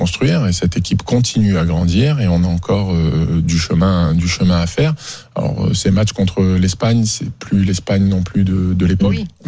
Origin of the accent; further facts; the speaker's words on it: Normandy, France; J'ai une petite gueule, moi je suis normand.